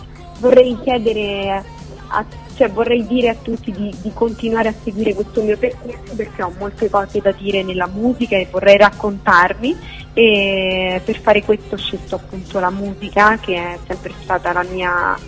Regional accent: Rome, Lazio, Italy; born there; C'è un po' del mio romano, perché sono nata a Roma e sono e amo molto, diciamo, la mia città

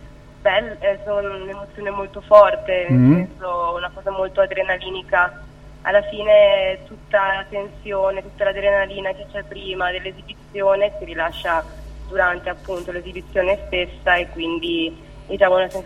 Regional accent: Reggio Emilia, Emilia-Romagna, Italy; now in Milan, Italy; io sono di Reggio Emilia, ho 23 anni

